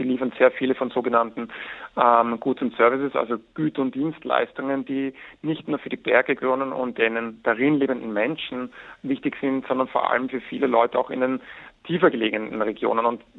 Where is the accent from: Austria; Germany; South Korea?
Austria; Ich bin selber in den Alpen aufgewachsen in Österreich